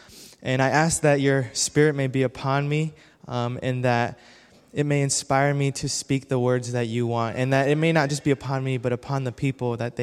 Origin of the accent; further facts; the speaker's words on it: Texas, United States; born there; I grew up, well, everywhere, basically. I was born in Texas, but my dad was a pastor and an evangelist.